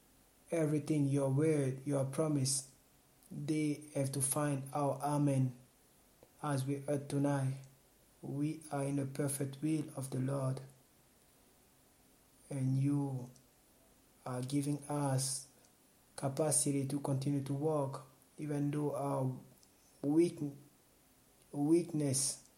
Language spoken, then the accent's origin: English; Liege, Wallonia, Belgium; from Liege.